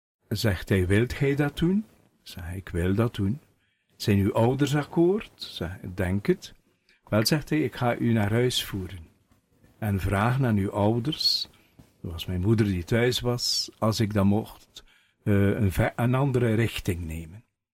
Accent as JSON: {"language": "Dutch", "town": "Koekelare", "region": "West Flanders", "country": "Belgium", "tie": "born or raised there", "said": "Wel, ik kom eigenlijk hier uit de streek rond Kortemark. Ik ben geboren in Koekelare. En daar altijd naar school gelopen, de lagere school. En daarna ben ik naar de technische school in Oostende gegaan."}